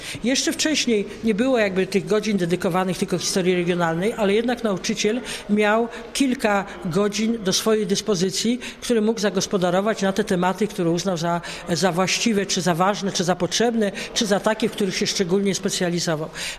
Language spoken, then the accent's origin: Polish; Silesian Voivodeship, Poland; To u nas na Śląsku się bardzo dobrze sprawdzało.